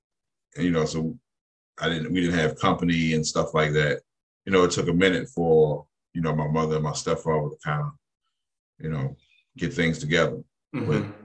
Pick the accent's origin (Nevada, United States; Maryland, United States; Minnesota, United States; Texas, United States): Maryland, United States; Baltimore; So I was born in Liberty Heights, Gwin Oak area. That's like my backyard was Lincoln Park and Gwin's Falls Trails.